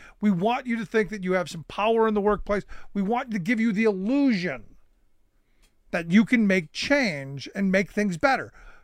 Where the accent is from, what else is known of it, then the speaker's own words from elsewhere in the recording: Cleveland, Ohio, United States; You know, growing up in Cleveland, you heard stories about, because Akron wasn't far away.